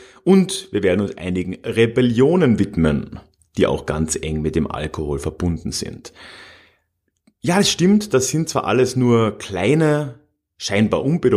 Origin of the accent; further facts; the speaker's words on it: Austria; now in Germany; Aber man ist ja jetzt als Österreicher, wie ich, der in Deutschland lebt, schon gewöhnt